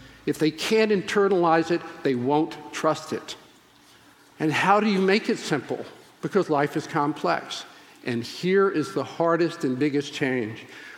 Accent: the South, United States; I grew up in the South and whiled away the summers fishing.

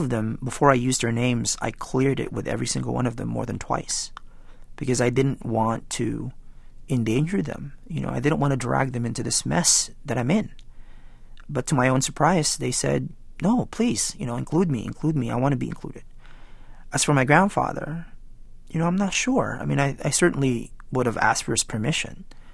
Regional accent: California, United States; I grew up in California and right around Proposition 187

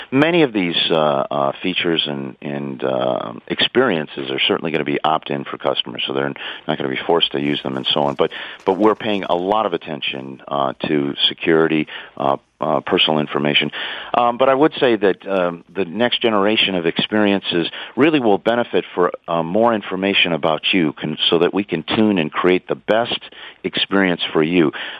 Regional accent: Michigan, United States; Well, I'm from Michigan, so I know about ice and snow.

